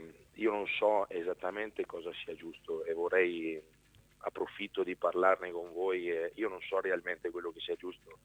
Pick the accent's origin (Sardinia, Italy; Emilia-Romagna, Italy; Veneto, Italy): Veneto, Italy; accent: Venetian; probabilmente sentirete che ho una cadenza molto veneta.